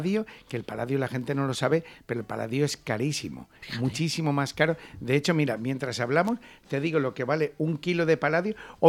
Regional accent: Spain; Somos españoles, siempre lo dejamos todo para el final

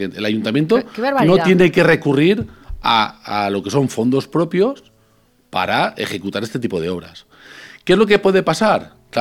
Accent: Ontinyent, Valencian Community, Spain; yo soy natal de Ontinyent y allí sufrimos la dana del 2019

